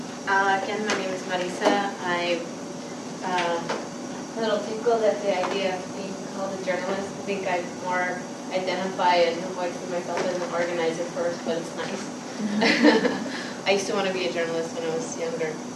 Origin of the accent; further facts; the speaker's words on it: Guadalupe, Arizona, United States; born there; moved away; I was born in Phoenix, Arizona, in this small town near the city called Guadalupe.